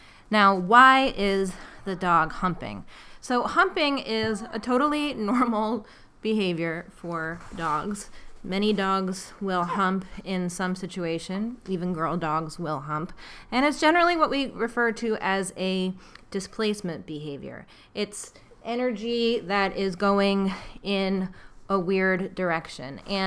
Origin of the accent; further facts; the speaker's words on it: New York City, New York, United States; Now, I say this as a New Yorker with a New York dog and a New York training business, and so I haven't trained dogs so much in other places. I haven't really lived in that many other places